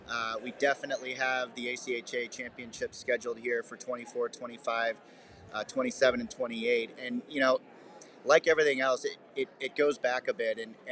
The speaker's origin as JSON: {"language": "English", "town": "St. Louis", "region": "Missouri", "country": "United States", "tie": "born or raised there", "also_born_or_lived": "West Palm Beach, United States", "moved": "yes", "said": "So my family, I grew up in St. Louis here, but my dad's job transferred us to West Palm Beach, Florida in 1993."}